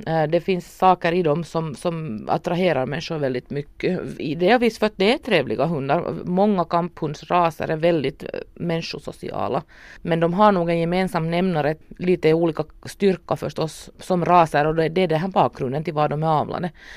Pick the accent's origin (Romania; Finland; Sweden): Finland; Vi är ganska ambitiösa men vi är också typiska finnar att vi har lite svårt att ta till oss någon slags hjälp om vi inte vill ha den.